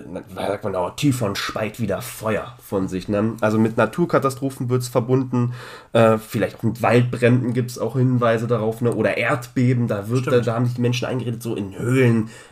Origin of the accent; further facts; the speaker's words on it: Chorin, Brandenburg, Germany; ich kann mich erinnern, ich komme ja aus Brandenburg